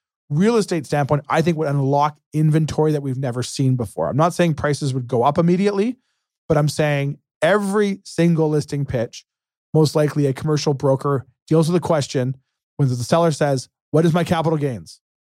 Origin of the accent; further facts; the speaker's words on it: Canada; me as a Canadian